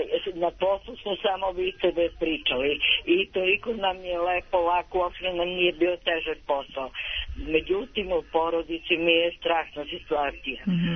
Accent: Niš, Nišava District, Serbia; also born or lived in Belgrade / Sinj; Ne, ja sam rođena u Beogradu i živim od 57. u Nišu, otac je bio vojno lice i prekomanda je bila. Ja sam u tim prvim razredima sve beogradski pričala. E, posle si u Nišu okrenula si na niški.

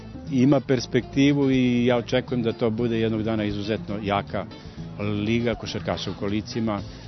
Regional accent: Niš, Nišava District, Serbia; Drago mi je da se održava takmičenje u mom rodnom gradu Nišu, u mom gradu Nišu u kome sam ja postigao najznačajnije rezultate.

